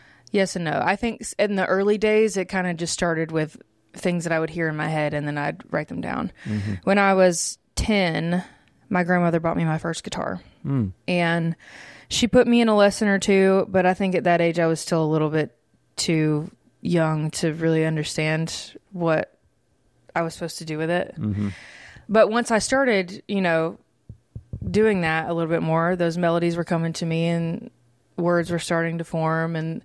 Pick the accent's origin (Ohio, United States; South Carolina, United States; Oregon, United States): South Carolina, United States; Walterboro; because I grew up in Waltsboro, which is about 45 minutes kind of southwest of Charleston. And that was where my mom's from, where my grandparents lived.